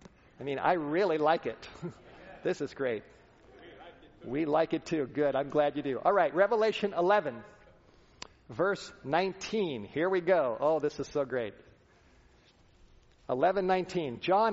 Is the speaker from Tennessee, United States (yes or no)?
no; Los Angeles, California, United States; Growing up in the Hollywood Hills, Southern California, living a wild, crazy life, partying, all kinds of, I was so mixed up.